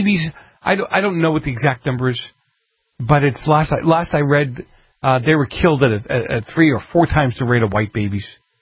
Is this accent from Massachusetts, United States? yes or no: yes; Boston, Massachusetts, United States; for those of you who grew up in the East Coast, I grew up in Boston, some of you in New York, right?